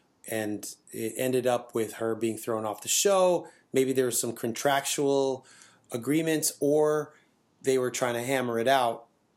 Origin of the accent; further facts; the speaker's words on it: Canada; because we're Canadian and French is an official language.